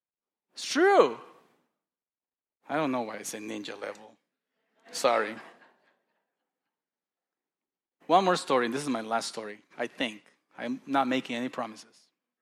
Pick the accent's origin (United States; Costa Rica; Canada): Costa Rica; I was born and raised in Costa Rica, a third world country, and I've seen poor people.